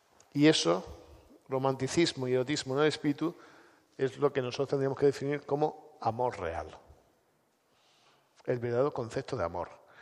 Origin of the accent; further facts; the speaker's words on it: Spain; Nosotros, como buenos españoles, tenemos cierta tendencia a ver lo negativo.